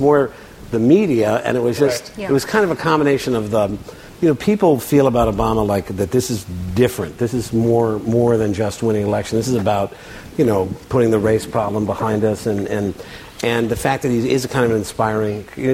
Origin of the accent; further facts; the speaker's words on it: Illinois, United States; I mean, I grew up in Illinois